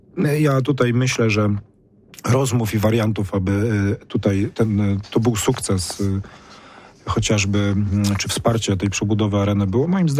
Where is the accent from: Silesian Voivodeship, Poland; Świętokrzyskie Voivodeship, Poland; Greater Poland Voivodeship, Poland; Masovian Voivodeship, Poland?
Greater Poland Voivodeship, Poland; Poznań; ja jestem chłopak z Górczyna